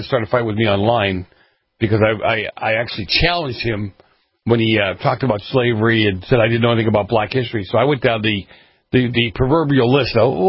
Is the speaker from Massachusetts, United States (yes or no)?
yes; Boston, Massachusetts, United States; accent: Boston; Yeah, when he found out I was from Boston, then he tried to make fun of my Boston accent.